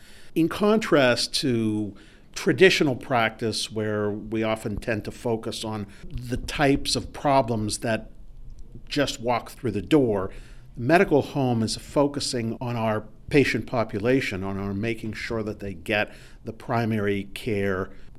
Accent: Pittsburgh, Pennsylvania, United States; now in Colorado, United States; I grew up in Pittsburgh.

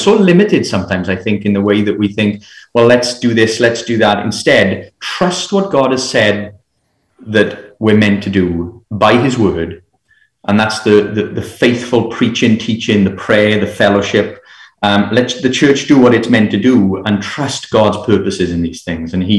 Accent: Port Talbot, Wales, United Kingdom; he went to Port Talbot in Aberavon to the church there, which is my hometown, interestingly enough.

